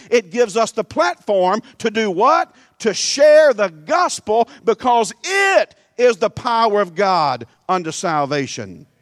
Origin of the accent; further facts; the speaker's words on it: Louisiana, United States; Let me tell you why I came from Louisiana to cut down your trees.